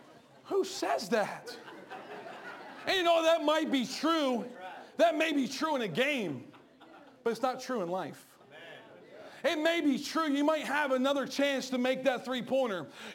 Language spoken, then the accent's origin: English; Smyrna, Delaware, United States; We're from Smyrna. We don't know crime at this time in Smyrna.